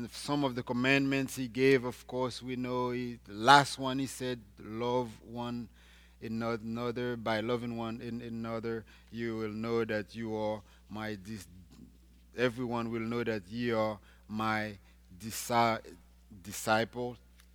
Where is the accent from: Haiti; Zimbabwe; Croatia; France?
Haiti; English is a second language; now in United States; I remember when I took my ASVAB test 1 week after I came from Haiti. I went to that school to take that test. But to be honest, this was my first time taking American-style tests.